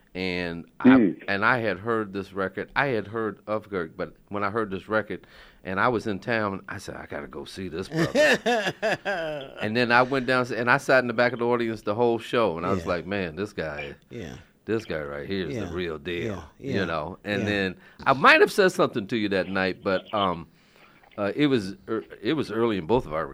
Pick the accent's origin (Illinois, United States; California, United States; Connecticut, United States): Connecticut, United States; also born or lived in West Virginia; I came from West Virginia, and I went to Connecticut to be a part of the last group of kids that were bused in Connecticut